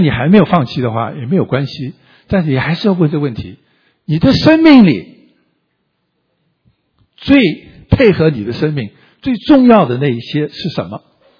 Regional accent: Taiwan; also born or lived in Kunming, China; 当我这个小时候长大在台湾，我身在昆明，但是解放前或者是沦陷前啊，看你从哪来，我父亲就去台湾，我们就跟着去。

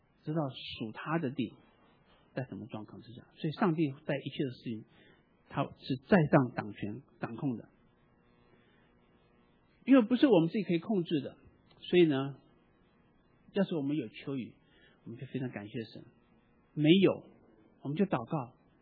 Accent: United States; 就好像今天我们美国人在美国这边所做的感恩节有点像

